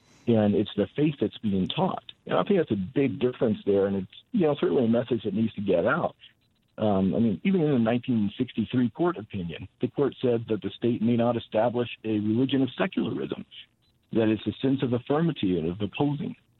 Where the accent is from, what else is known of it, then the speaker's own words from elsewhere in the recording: Pineville, Louisiana, United States; moved away as an adult; now in North Dakota, United States; I grew up in Louisiana. And I moved up to North Dakota 10 years ago. I grew up in a little town called Pineville.